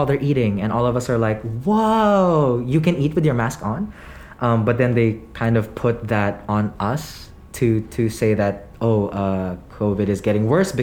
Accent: Hong Kong; Me being a Filipino, but growing up in Hong Kong

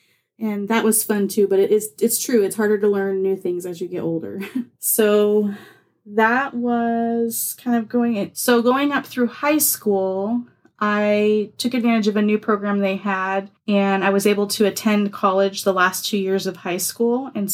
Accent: Spokane, Washington, United States; born there; Well, I was born in Spokane, Washington.

